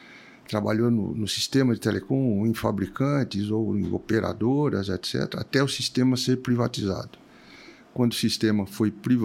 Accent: São Paulo, Brazil; Tô 72 anos vivendo em São Paulo. Eu sou paulistano da Gema. Nasci no bairro chamado Cambuci. É um bairro tradicional, antigo, de São Paulo. Um pai paranaense, desculpe, e uma mãe paulistana também. E avós italianos.

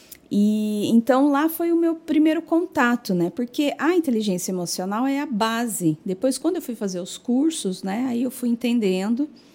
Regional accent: Jaboticabal, São Paulo, Brazil; born there; now in Indaiatuba, Brazil; eu nasci em Jaboticabal, estou aqui em Indaiatuba há 16 anos, né?

